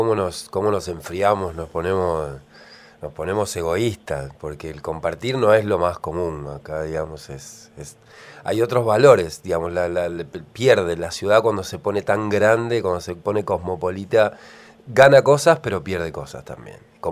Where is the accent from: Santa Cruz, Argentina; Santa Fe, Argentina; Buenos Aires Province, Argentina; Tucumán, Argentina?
Santa Fe, Argentina; now in Buenos Aires, Argentina; te lo digo como santafesino, viviendo y amando este Buenos Aires, o esta Buenos Aires